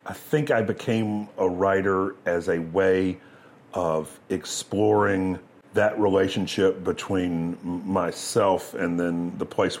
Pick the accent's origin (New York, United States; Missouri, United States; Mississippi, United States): Mississippi, United States; Clarksdale; Well, I'm from Clarksdale, Mississippi, which is a town that has a deep history of blues musicians.